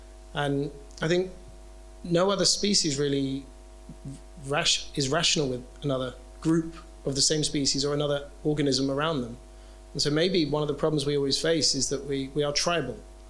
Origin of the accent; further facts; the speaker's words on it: London, United Kingdom; Someone would say, where are you from? You're from London. I was like, South London. I'd never say London. I was always South London.